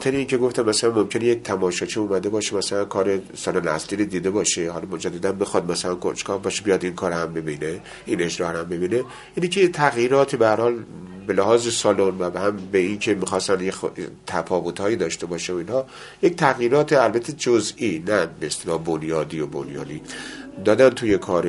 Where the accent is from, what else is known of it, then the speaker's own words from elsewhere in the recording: Iran; همه ما ایرانی هستیم.